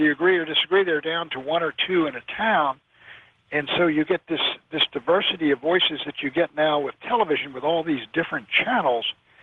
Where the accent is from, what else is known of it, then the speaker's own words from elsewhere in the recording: Washington, District of Columbia, United States; The Old Times Herald, I was born and raised in Washington.